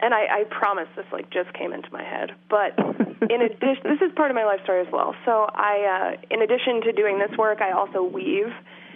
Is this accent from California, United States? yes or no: no; Maine, United States; I grew up in Maine, just outside of Portland, spent a lot of time flipping rocks over, looking for crabs.